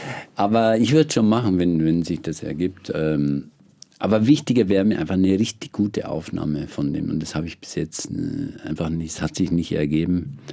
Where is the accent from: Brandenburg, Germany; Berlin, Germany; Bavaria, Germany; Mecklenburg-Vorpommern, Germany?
Bavaria, Germany; Kareth; also da in Karet, wo ich herkomme